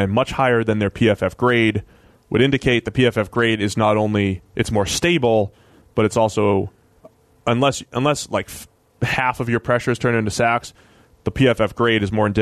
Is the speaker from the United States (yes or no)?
yes; Cincinnati, Ohio, United States; Because this is my dream job. This is my hometown team.